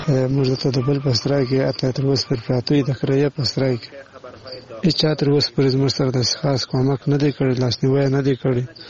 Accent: Badghis, Afghanistan; now in Kandahar, Afghanistan; استاد بادغیس ولایت بنا ولسوالۍ یم، خو فلحال اوس په کندهار کې اوسېږم. موږ مهاجرین د پاکستان نه راغوښتي یو، هغه یو 3-4 میاشتې 5 میاشتې کېږي،

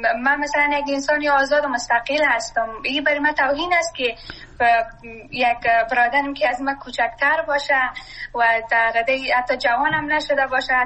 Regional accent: Afghanistan; من سرمایه وطنم هستم، من اونجا درس خواندم.

